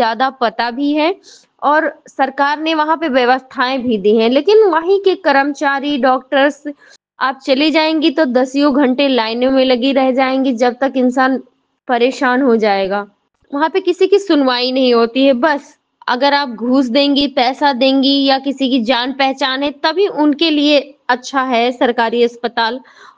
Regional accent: Chaitia Murar, Uttar Pradesh, India; और हमारी उम्र 28 साल है। हम चैतिया मुरार के रहने वाले हैं, जहाँ का पिन कोड नंबर है 2718-35।

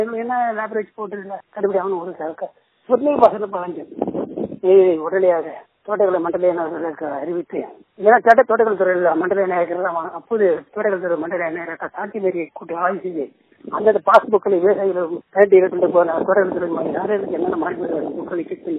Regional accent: Sinthalur, Tamil Nadu, India; நான் சிந்தலூர் பஞ்சாயத்தை சேர்ந்தவன்

